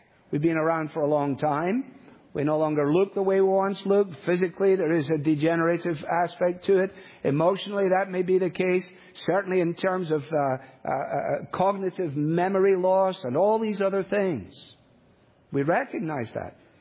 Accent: Scotland, United Kingdom; As a Scotsman, it appeals to me.

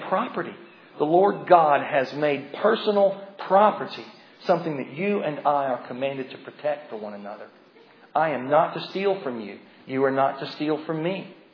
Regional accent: Tennessee, United States; I'm from Tennessee, so we have to keep it pretty simple.

